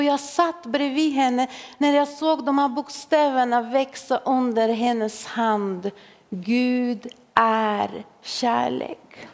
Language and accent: Swedish; Bulgaria; Jag kommer från Bulgarien. Och på min tid i Bulgarien under kommunisttiden så fanns det ingen söndagsskola.